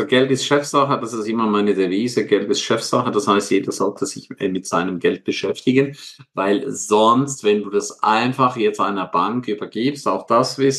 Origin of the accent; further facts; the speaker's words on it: Switzerland; für mich als Schweizer Horrorszenario unvorstellbar gewesen